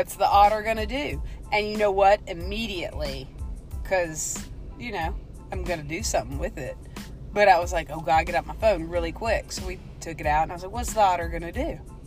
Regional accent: the South, United States; I'm not limping. I'm just Southern.

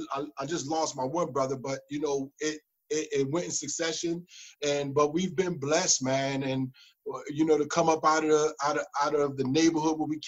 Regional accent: Philadelphia, Pennsylvania, United States; Born and raised in South Philly, 315 Carpenter Way.

